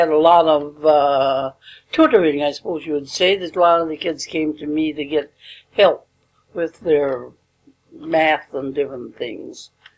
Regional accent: Ortley, South Dakota, United States; I was born in Ortley, South Dakota.

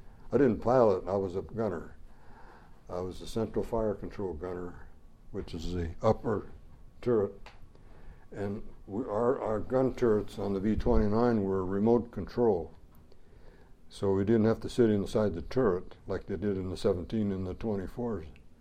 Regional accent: Lincoln, Nebraska, United States; Lincoln, Nebraska.

